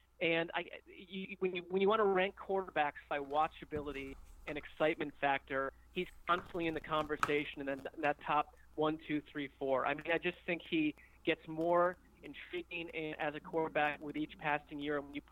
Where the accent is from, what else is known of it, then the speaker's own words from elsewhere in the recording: New York, United States; You know, I grew up on the East Coast in the New York, Connecticut area.